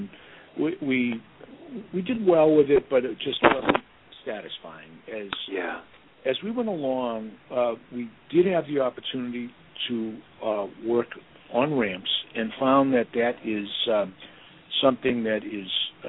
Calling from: Boston, Massachusetts, United States; I'm in Boston.

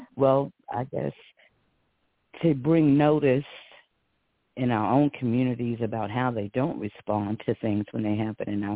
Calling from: North Carolina, United States; Well, I'm calling from North Carolina

